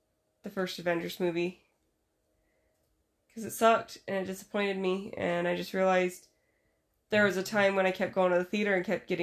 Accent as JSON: {"language": "English", "region": "Utah", "country": "United States", "said": "Fuck, I'm from Utah."}